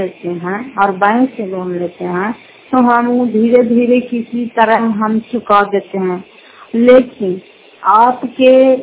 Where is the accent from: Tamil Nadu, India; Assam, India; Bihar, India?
Bihar, India; Tejpur; घर का तेजपुर पंचायत मकरौता जिला नालंदा करापतरा ब्लॉक की निवासी हूँ।